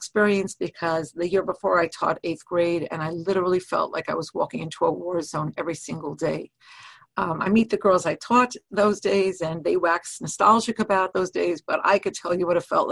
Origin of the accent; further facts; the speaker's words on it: Crown Heights, New York, United States; And I grew up on Lefferts Avenue, which at the time was the West Bank of Crown Heights. It was literally the last block where there were any Jews living. Now it's kind of like center of Crown Heights.